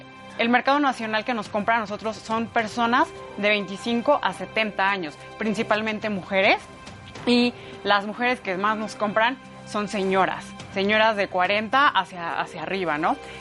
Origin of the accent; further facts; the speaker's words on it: Mexico; de la calidad de cómo somos los mexicanos